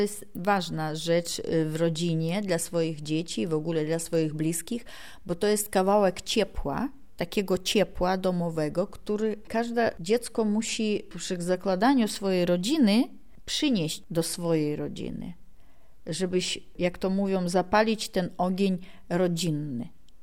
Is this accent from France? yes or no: no; Polesia, Belarus; Polish is a second language; now in Zielona Góra, Poland; Ja pochodzę z Polesia.